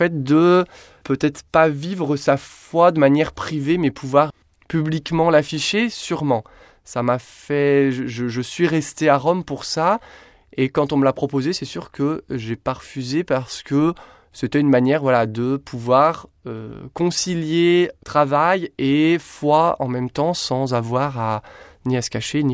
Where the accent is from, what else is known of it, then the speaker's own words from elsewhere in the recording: France; je suis français